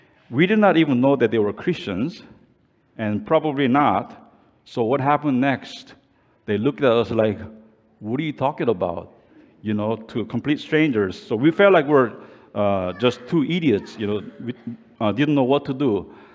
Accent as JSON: {"language": "English", "country": "South Korea", "said": "So I said, \"I'm from Korea.\" And he started speaking to me in Korean."}